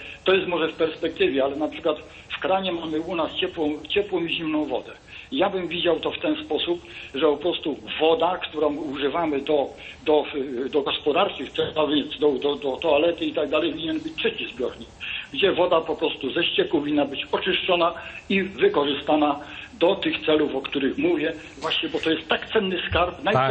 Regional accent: Sieradz, Łódź Voivodeship, Poland; ja tutaj właśnie jestem z Sieradza, sieradzkiego, gdzie główny właściwie bardzo duża produkcja i rolna, warzywna, ziemniaki i tak dalej.

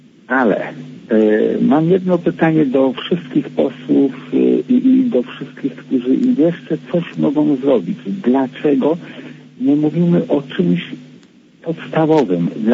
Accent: Warmian-Masurian Voivodeship, Poland; now in Warsaw, Poland; jestem, no, od 3 lat praktycznie, prawie, że cały czas w Warszawie, pochodzę spod Olsztyna.

